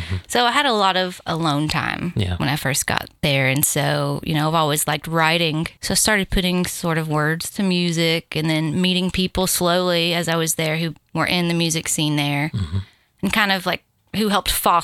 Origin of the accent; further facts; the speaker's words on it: Glasgow, Kentucky, United States; also born or lived in Bowling Green / Charleston, South Carolina; I was actually born in Bowling Green, but I grew up in Glasgow. So I went to school, elementary school through high school, Glasgow and Barron County.